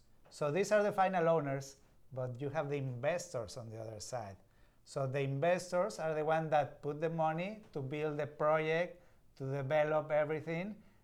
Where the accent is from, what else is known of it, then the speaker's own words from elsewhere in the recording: Mexico; now in Houston, United States; I'm from Mexico, so it's a little different over there.